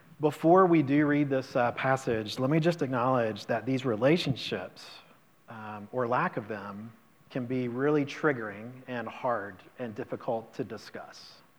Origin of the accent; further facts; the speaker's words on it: Charlotte, North Carolina, United States; I'm from Charlotte, and we were vacationing in the city that I grew up